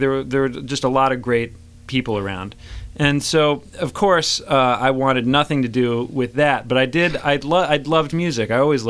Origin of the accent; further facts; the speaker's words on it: Fredericksburg, Virginia, United States; I'm from Fredericksburg, Virginia, which is kind of a bedroom community to Washington, D.C.